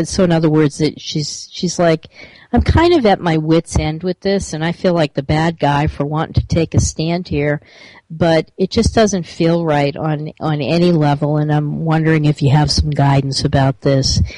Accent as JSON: {"language": "English", "region": "Massachusetts", "country": "United States", "said": "I am from Massachusetts originally and very familiar with Cape Cod."}